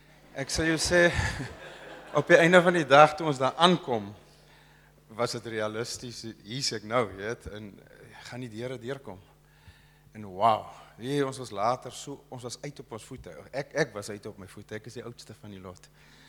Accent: Prince Albert, Western Cape, South Africa; Ons is van Prins Albert. Ek en Renier.

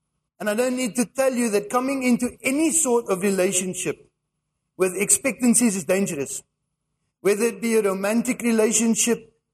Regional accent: England, United Kingdom; And I'm English, and I had to read that a few times to understand it.

